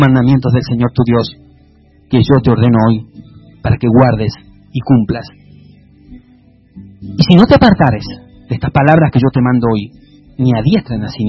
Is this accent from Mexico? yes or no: no; Spain; Claro, yo vengo de aquí de España, aquí no se conduce eso.